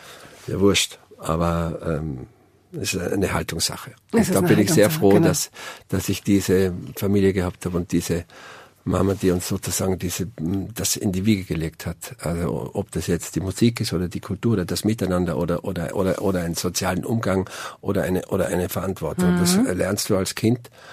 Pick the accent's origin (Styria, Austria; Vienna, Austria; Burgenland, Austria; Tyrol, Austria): Tyrol, Austria; born there; Also geboren bin ich da im Wiebtal in Igels und Wiebtal und zwischen Brenner ist das, also zwischen der Staatsgrenze, zwischen Brenner und Innsbruck.